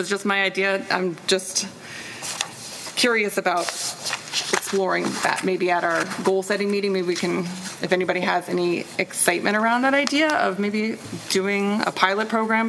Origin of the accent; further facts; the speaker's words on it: California, United States; Many of you know I'm from California.